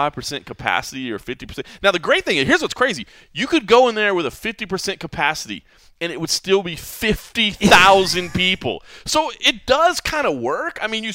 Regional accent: Dallas, Texas, United States; Obviously, it's my hometown. I'd love to see it. And Texas is allowing crowds to some degree.

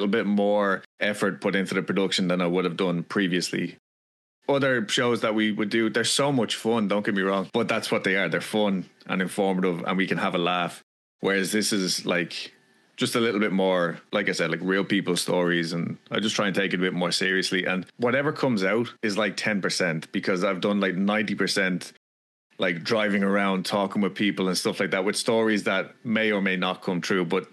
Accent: Ireland; And that's how I was raised in Ireland.

